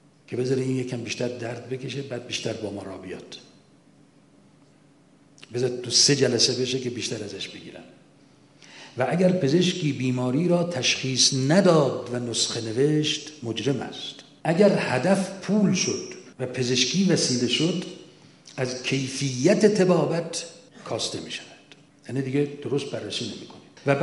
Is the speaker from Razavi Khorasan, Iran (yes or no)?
yes; Mashhad, Razavi Khorasan, Iran; من خودم در شهر خودمون مشهد